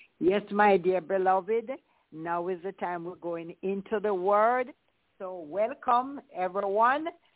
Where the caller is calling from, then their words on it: Kingston, Jamaica; I'm calling from Kingston, Jamaica